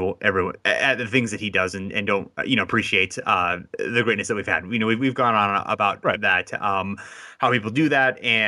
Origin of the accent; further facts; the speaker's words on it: Ohio, United States; I mean, I know I'm from Ohio, so I have more Cavs people in my life.